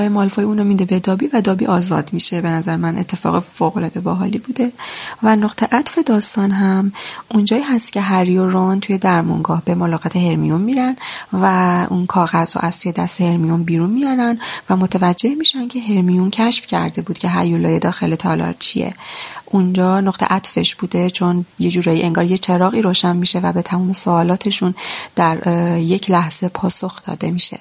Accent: Gorgan, Golestan, Iran; 32 سالمه، اهل گرگانم

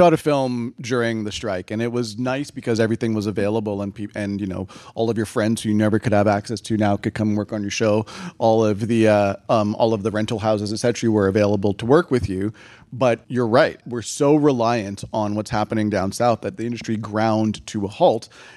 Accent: Canada; sort of how we define ourselves as Canadian and what ultimately what we consider to be our culture

